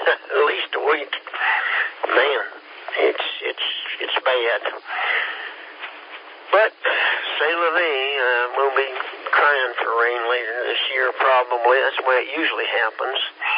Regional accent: Kansas, United States; I'm from Kansas, you know.

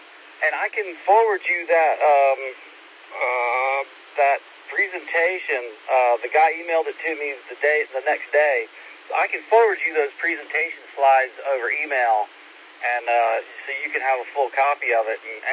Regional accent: Greenville, United States; I grew up in Greenville.

